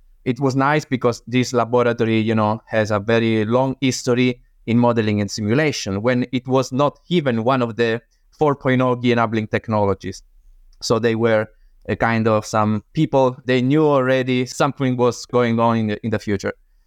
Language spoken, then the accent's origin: English; Calabria, Italy; English is a second language; Calabria region. I grew up at the very end of the booth, you know, that Italy booth section. And I grew up here.